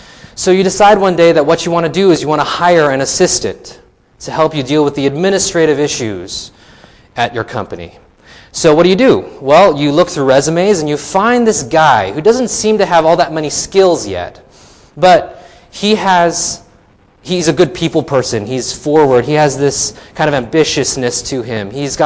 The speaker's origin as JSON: {"language": "English", "town": "Anaheim", "region": "California", "country": "United States", "tie": "born or raised there", "said": "And I am a native of Orange County. I was born in Anaheim Hills, California, from Chinese descent, my parents."}